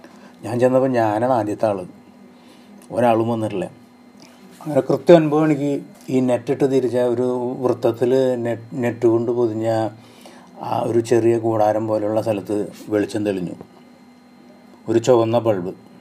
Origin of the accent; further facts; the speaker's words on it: Thrissur, Kerala, India; അയാൾ എന്നോട് ചോദിച്ചു എവിടെ നിന്നാണ്. ഞാൻ പറഞ്ഞു തൃശ്ശൂരിൽ നിന്നാണ്.